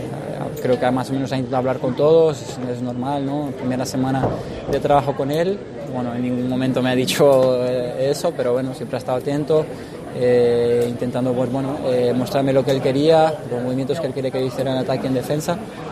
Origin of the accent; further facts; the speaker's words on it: Spain; todos nosotros como españoles